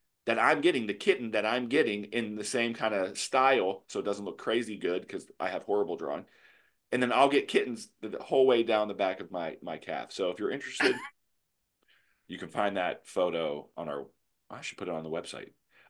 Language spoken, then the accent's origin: English; Pittsburgh, Pennsylvania, United States; Well, I'm from Pittsburgh. We talk different.